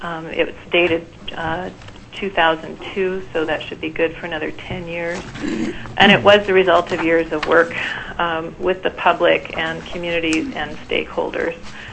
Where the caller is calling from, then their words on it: Pelican, Alaska, United States; I'm calling in from Pelican, Alaska, and I'm the owner of Shoreline Incorporated.